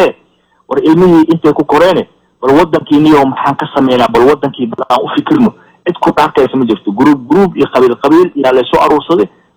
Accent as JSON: {"language": "Somali", "town": "Qoryoley", "region": "Lower Shabelle", "country": "Somalia", "tie": "born or raised there", "said": "aniga waxaan ka mid qoryoole, qoryoole shanta beeladu way wada degan tahay, nin igu meel ku dhashay, isku meel aan ku kornay"}